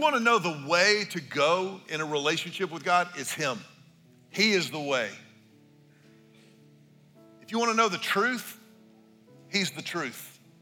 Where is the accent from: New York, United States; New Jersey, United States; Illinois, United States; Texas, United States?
Texas, United States; Houston; I had always gone to the kind of the small school that was a part of the church I grew up in Houston.